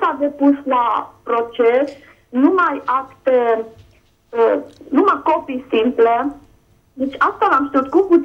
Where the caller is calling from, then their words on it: Oradea, Bihor County, Romania; din Oradea.